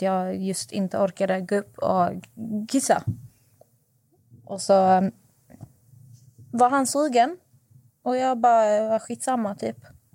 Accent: Malmö, Skåne, Sweden; Jag är som sagt ingen bonde som du tycker, jag är från Malmö.

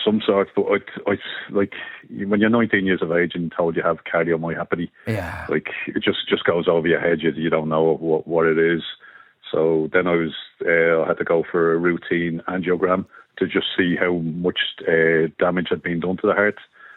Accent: Coolock, Leinster, Ireland; but she knew I was from Coolock, obviously

